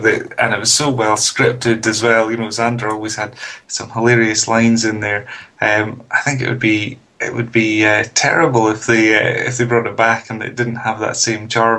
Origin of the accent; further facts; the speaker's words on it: Dundee, Scotland, United Kingdom; Well, I grew up in Dundee, and that's where DC Thompson's based.